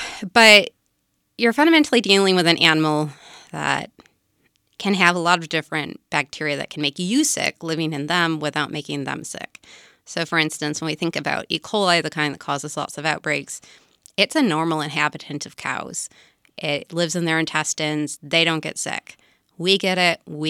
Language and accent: English; Wisconsin, United States; I'm from Wisconsin, and everybody sprayed raw manure on the fields, and it's just, oh.